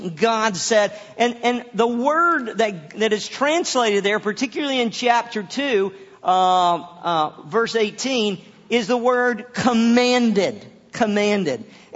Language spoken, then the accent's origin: English; the South, United States; I discovered, I grew up in the South.